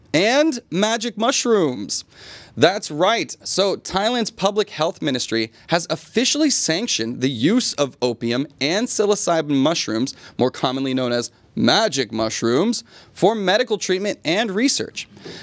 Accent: United States; Now, as an American, this is a big issue, obviously, in America

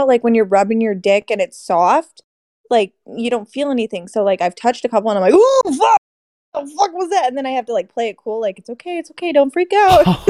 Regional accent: Ohio, United States; born there; moved away as an adult; No, I was born in Ohio.

